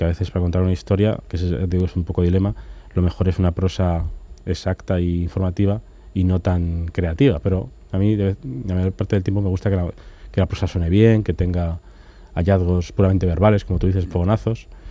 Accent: Spain; trato como escritor español de ser español en lo bueno y no serlo en lo malo

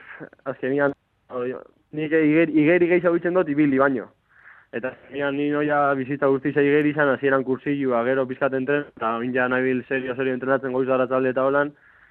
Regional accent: Eibar, Basque Country, Spain; now in San Sebastián, Spain; txikitan Eibarkoa naiz eta beti egon naiz Eibarko klubian

